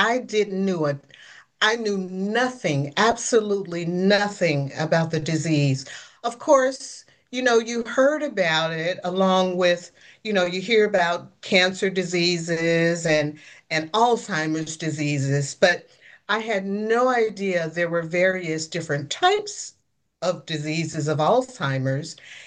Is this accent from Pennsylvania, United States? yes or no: no; Los Angeles, California, United States; And then, of course, her family migrated to Los Angeles, California. I grew up with my mother.